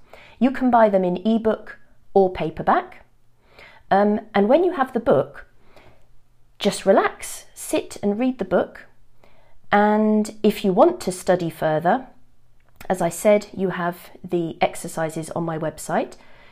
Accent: Reading, South East England, United Kingdom; I'm a teacher and a writer, and I come from Reading, which is a town in the southeast of England.

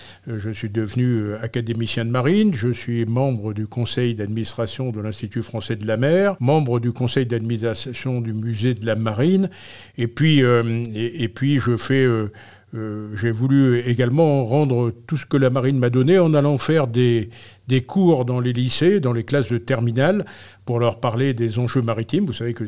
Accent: Brest, Brittany, France; Alors, moi, je suis originaire de Brest. Donc, quand on est brestois, on a déjà un peu le sel dans les veines

